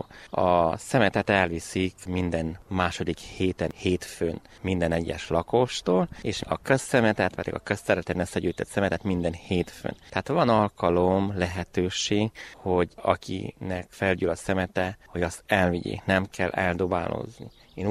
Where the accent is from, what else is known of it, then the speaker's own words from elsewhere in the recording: Verebes, Romania; Én 42 évvel itt nőttem fel, ismerek mindenkit, mind községszinten, mind Verebesen.